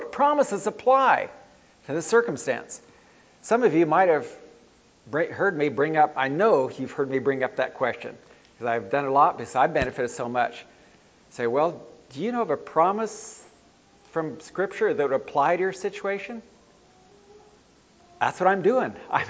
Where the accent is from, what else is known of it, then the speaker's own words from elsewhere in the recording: Wolaita, Ethiopia; moved away; a man that grew up in the place where I grew up in Ethiopia, Wellita.